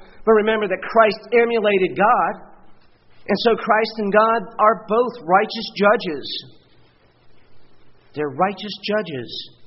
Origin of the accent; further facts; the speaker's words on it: New England, United States; I knew in Massachusetts, and this is the way I was brought up in New England, you don't let dogs chase deer.